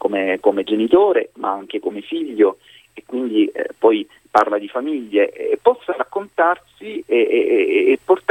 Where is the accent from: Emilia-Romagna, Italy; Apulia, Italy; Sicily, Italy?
Apulia, Italy; Lecce; born there; now in Rome, Italy; Io provengo dal sud Italia, sono nato a Lecce, spesso siamo a Lecce